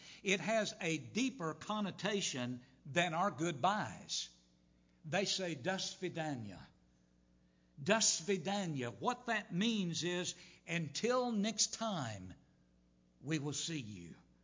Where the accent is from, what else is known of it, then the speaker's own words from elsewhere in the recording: Tulsa, Oklahoma, United States; When I was a little boy growing up in Tulsa